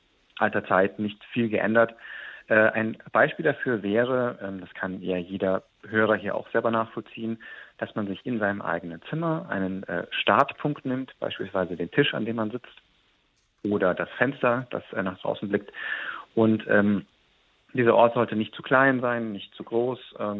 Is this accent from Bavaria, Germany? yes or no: yes; Munich, Bavaria, Germany; Ganz, ganz, ganz viele in meiner Heimatstadt München.